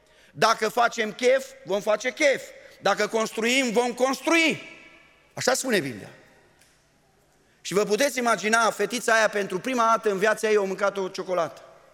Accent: Romania; Dar le-am spus, eu am venit din România, în Cambodgia, să le povestesc despre un alt om.

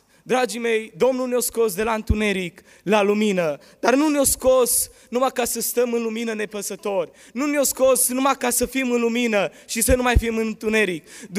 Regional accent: Romania; Eu vin din România și vorbesc limba română.

